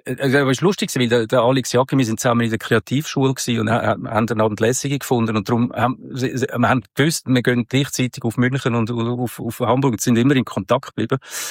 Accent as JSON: {"language": "German", "country": "Switzerland", "said": "man hat sowieso einen gewissen Sympathie- und Doofheitsbonus als Schweizer."}